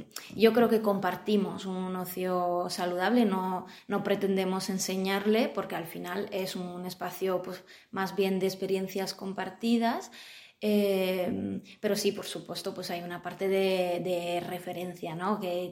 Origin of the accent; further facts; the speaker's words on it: Italy; Spanish is a second language; moved away as an adult; now in Zaragoza, Spain; yo soy italiana, estudié la carrera de Ciencias de la Educación en Italia y por diferentes circunstancias pues, personales y de estudios, pues vine a hacer unas prácticas aquí en Zaragoza.